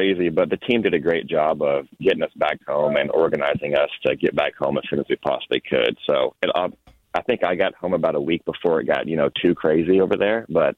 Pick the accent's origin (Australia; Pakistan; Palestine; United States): United States; Wichita, Kansas; And obviously with me being from Wichita, it's really nice that I can just play in my hometown.